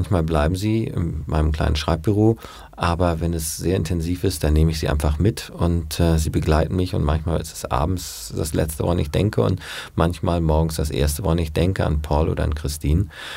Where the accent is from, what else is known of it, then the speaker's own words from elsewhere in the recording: Hamburg, Germany; ich bin Hamburger, ich meine Jahrgang und so weiter, da kann ich natürlich viel aus meiner eigenen Erfahrung schöpfen